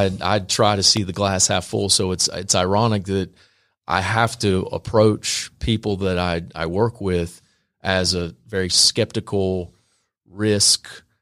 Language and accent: English; North Carolina, United States; I'm from Eastern North Carolina, so I've got a lot of farming isms and old country boy isms